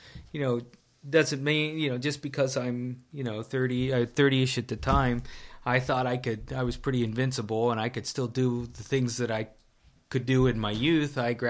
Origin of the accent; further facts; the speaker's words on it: East Rochester, Ohio, United States; also born or lived in Canton; Well, I lived in a little town beside Minerva, Ohio. It's called East Rochester. And I lived there my whole school days, my early elementary and high school days.